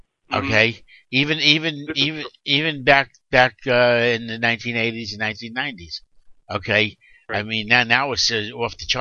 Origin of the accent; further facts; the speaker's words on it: Brooklyn, New York, United States; a native New Yorker. I was born in Brooklyn. I went to school in Brooklyn. I graduated from high school in Brooklyn.